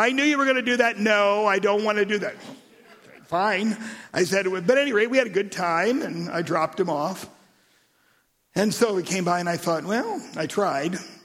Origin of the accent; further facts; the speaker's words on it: Jerusalem, Jerusalem District, Israel; I said, "I grew up in Jerusalem."